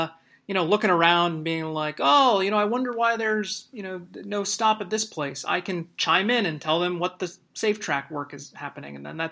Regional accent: Midwest, United States; Growing up in the Midwest would be weird if you didn't talk to each other in the grocery store line.

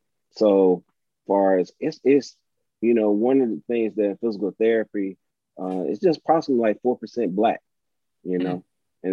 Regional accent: Selma, Alabama, United States; Growing up in Selma, the influence from coaches, teachers, family members, you know, I was always around them.

